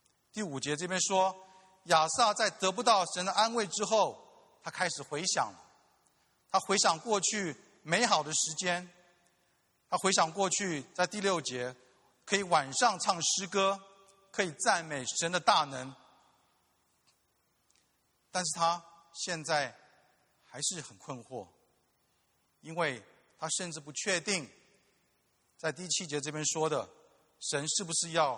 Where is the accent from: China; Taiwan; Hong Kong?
Taiwan; 因为我跟若晴，我们是在台湾的都市长大，我们没有坐过马车，连马好像都没有看过啊。